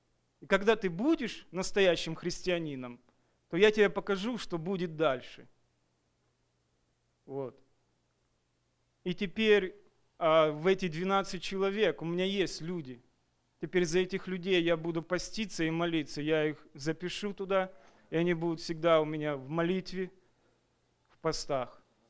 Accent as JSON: {"language": "Russian", "town": "Tacoma", "region": "Washington", "country": "United States", "said": "я из Такомы."}